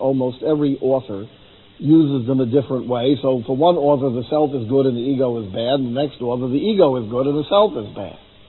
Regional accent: New York City, New York, United States; See, I'm a New Yorker, the Big Apple.

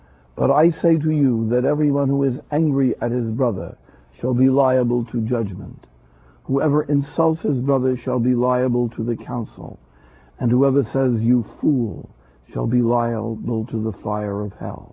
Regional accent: United States; I'm an American.

